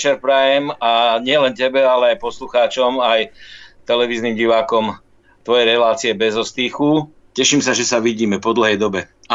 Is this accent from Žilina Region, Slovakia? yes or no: no; Nitra, Nitra Region, Slovakia; Ja som v podstate rodák z Nitry. Tu som sa narodil, tu som strávil gro svojho detstva alebo svojej mladosti.